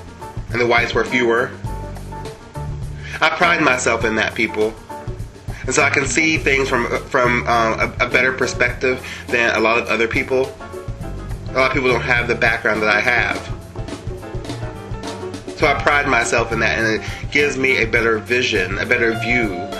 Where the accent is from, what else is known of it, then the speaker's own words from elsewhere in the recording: West Virginia, United States; I'm from West Virginia, originally. That I grew up in an all-white community. That, as a matter of fact, my entire family was the only black family in the county.